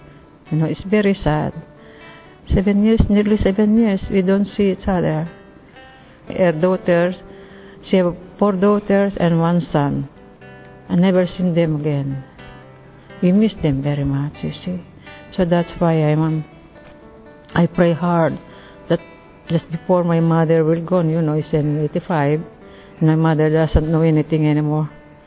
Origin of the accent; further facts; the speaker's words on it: Philippines; English is a second language; I am from the Philippines.